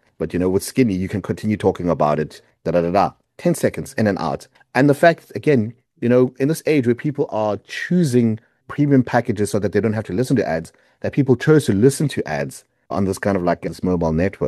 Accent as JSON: {"language": "English", "country": "South Africa", "said": "I'm from South Africa."}